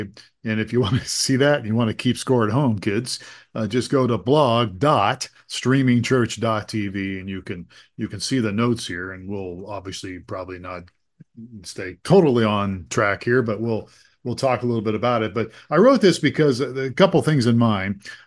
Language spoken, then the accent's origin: English; Youngstown, Ohio, United States; because I was growing up in Youngstown, Ohio.